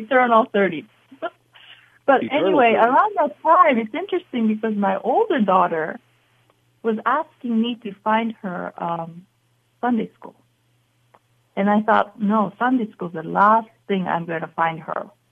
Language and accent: English; Japan; English is a second language; and I come from Japan